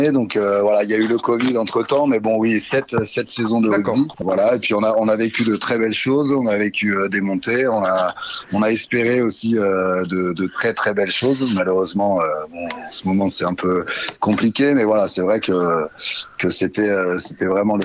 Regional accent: Nevers, Bourgogne-Franche-Comté, France; also born or lived in Strasbourg; Moi, je suis bourguignon. Je viens de Nevers.

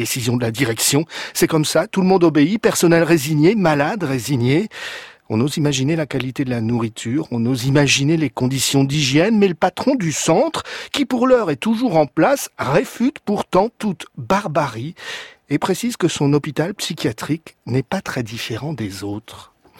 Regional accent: France; même chez nous en France, en 2016, on les traite comme des animaux.

